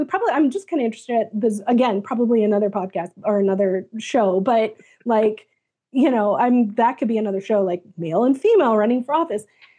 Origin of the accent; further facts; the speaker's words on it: United States; I am allowed as an American to be critical of the party that I belong to and the other party and of my government.